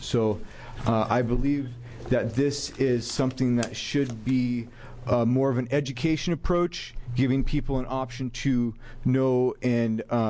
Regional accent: Astoria, Oregon, United States; I'm from Astoria, representing Sweet Relief Natural Medicine.

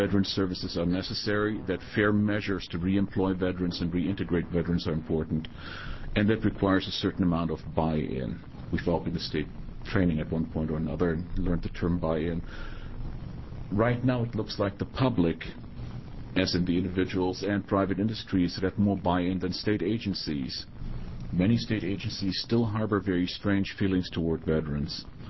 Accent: Salem, Oregon, United States; I'm a veteran from Salem, Oregon, and served in both the U.S. Army, and after getting injured in the U.S. Army, I returned to Oregon

